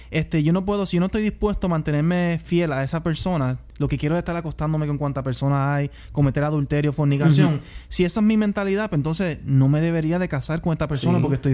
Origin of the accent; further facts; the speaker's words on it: Puerto Rico; yo tengo el derecho a votar porque soy por nacimiento puertorriqueño.